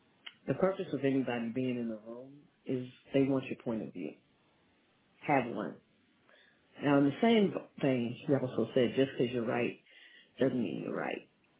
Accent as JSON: {"language": "English", "region": "Missouri", "country": "United States", "tie": "born or raised there", "said": "So I'm a Midwest girl. I grew up in the Show Me State."}